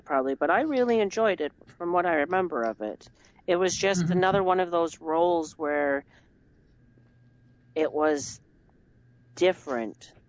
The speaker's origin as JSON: {"language": "English", "country": "Canada", "said": "because the amount of Canadians that are on it, and being Canadian, it's just funny to see."}